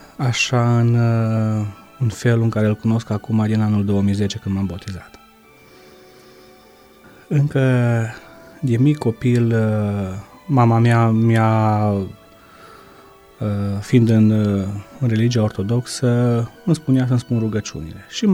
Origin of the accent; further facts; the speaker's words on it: Hida, Sălaj County, Romania; now in Zalău, Romania; M-am născut în localitatea Hida, loc unde am copilărit până în 1998, când am părăsit localitatea pentru școală, iar ulterior pentru serviciu aici la Zalău.